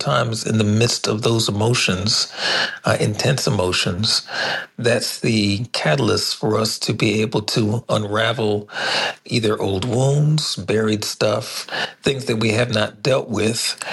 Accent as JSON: {"language": "English", "town": "Tacoma", "region": "Washington", "country": "United States", "said": "and I'm hailing from Tacoma, Washington"}